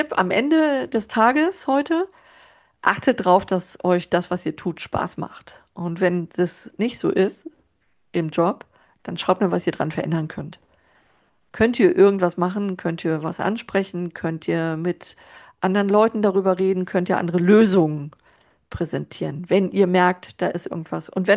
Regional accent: East Germany, Germany; ich bin ja auch in der DDR groß geworden

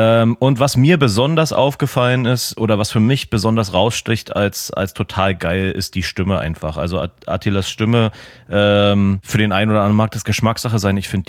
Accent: Berlin, Germany; ich bin halt Berliner

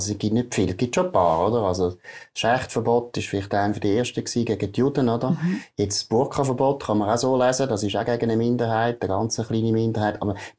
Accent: Grand Est, France; ich komme aus dem Elsass.

